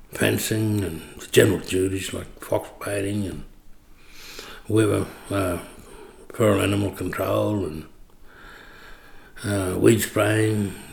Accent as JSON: {"language": "English", "town": "Ivanhoe", "region": "New South Wales", "country": "Australia", "tie": "born or raised there", "also_born_or_lived": "Wilcannia", "said": "I was born in Wilcannia, New South Wales. I lived most of my life in Ivanhoe, but my birth date is 30th, 04, 53."}